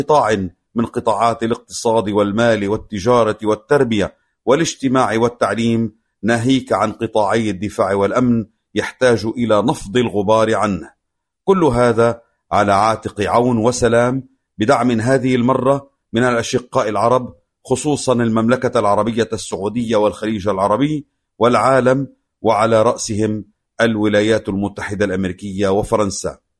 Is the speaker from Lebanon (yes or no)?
yes; Lebanon